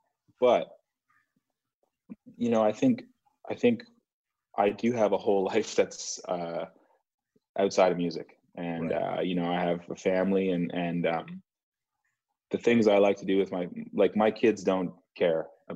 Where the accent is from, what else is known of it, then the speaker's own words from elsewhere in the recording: Canada; to most people, it doesn't matter that I'm Canadian, right?